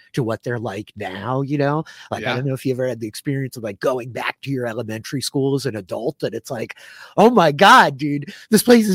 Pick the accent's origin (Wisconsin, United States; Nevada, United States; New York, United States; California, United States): New York, United States; I mean, not to get like too morbid, but as a New Yorker, you know, it very much pulls me back to September 11th.